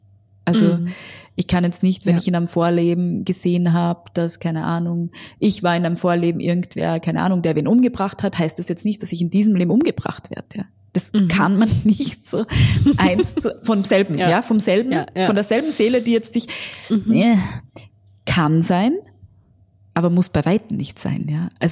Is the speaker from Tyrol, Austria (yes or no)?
no; Graz, Styria, Austria; born there; ich bin hier in Graz geboren, ich kann das nicht ändern.